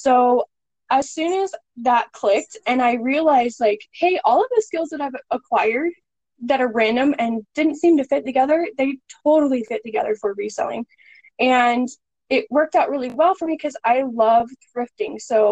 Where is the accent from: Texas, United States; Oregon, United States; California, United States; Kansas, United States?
Oregon, United States; now in Arizona, United States; I grew up in Oregon in the Northwest, and my whole family's there, and Patrick's whole family is here in Arizona.